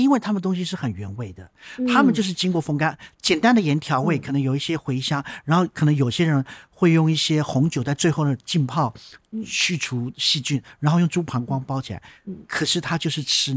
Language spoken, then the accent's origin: Chinese; Taiwan; 我们台湾人不会这样，可是意大利人真的会